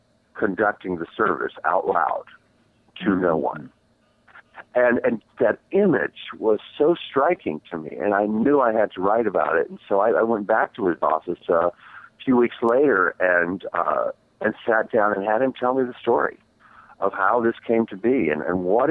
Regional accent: Shreveport, Louisiana, United States; you actually lived in my hometown of Shreveport

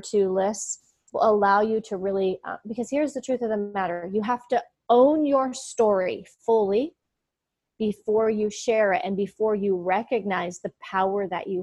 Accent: Colorado, United States; It was a Mesa Verde I grew up in Colorado.

